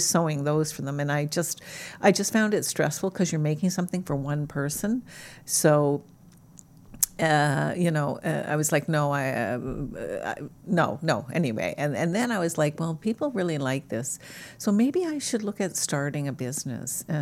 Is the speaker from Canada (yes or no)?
yes; Canada; moved away as an adult; So we came from Canada, you know, where you spend maybe a couple of months in the sun